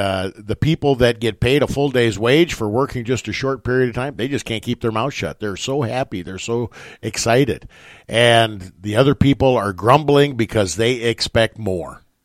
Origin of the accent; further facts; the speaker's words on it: West Point, United States; who was my pastor for the bulk of my life growing up in West Point